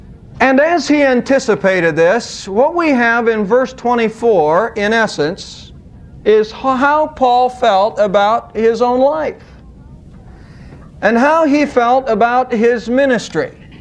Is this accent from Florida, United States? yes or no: no; Savannah, Ohio, United States; My hometown was Savannah, Ohio.